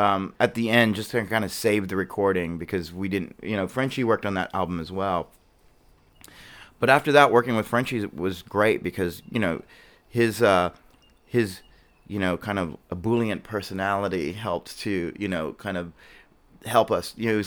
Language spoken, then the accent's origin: English; Hawaii, United States; One thing growing up in Hawaii as a teenager was like, there's nothing to see.